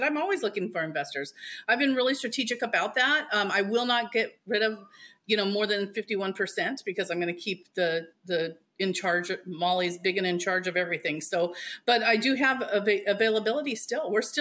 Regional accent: Alaska, United States; So I would just say, I'm from Alaska. I'm sorry.

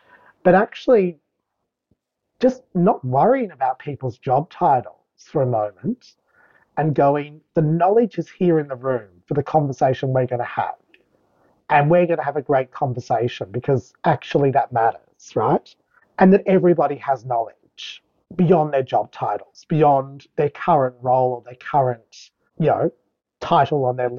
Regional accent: Scotland, United Kingdom; I'm Scottish as well

